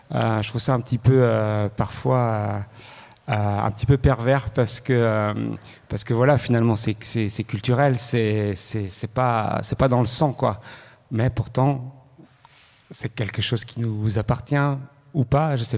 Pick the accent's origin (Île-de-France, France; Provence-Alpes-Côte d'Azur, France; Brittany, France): Brittany, France; Plougastel-Daoulas; Et j'ai grandi à Plougastel d'Aoulas, avec des grands-parents qui viennent de Briec. Donc déjà, je suis pas vraiment de Plougastel.